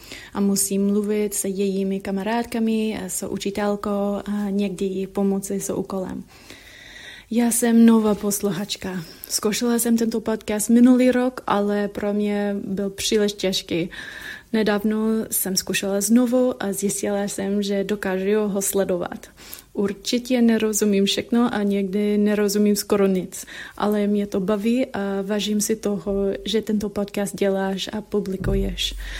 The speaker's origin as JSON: {"language": "Czech", "country": "United States", "second_language": "Czech", "lives_now": "Prague, Czech Republic", "said": "já jsem posluchačka z Ameriky. … a učím se česky asi 2,5 roky. Učím se česky, protože bydlím s rodinou v Praze"}